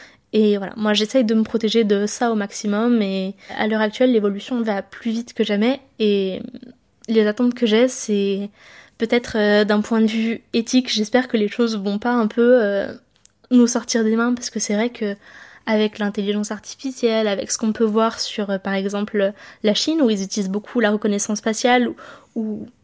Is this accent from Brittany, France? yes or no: no; Montreuil, Île-de-France, France; j'ai 25 ans. Je suis née à Montreuil dans le 93 et j'ai toujours vécu un peu dans cette région-là, entre Bondy et maintenant Gagny. Je suis née le 17 octobre 1999.